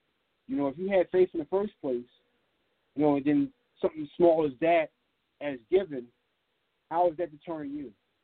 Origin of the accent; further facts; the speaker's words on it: Philadelphia, Pennsylvania, United States; You know, I'm just referring to a club in Philadelphia because I'm from Philly.